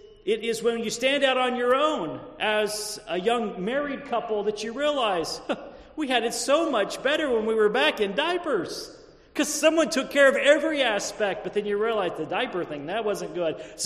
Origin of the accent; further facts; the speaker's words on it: United States; I'm just saying here in America that while, even though we are born in this country and have never known life outside of these borders, we oftentimes can forget just how free we are.